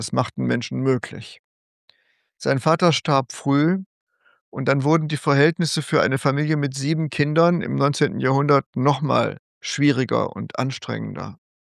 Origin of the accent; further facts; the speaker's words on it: North Rhine-Westphalia, Germany; Ich bin Westfale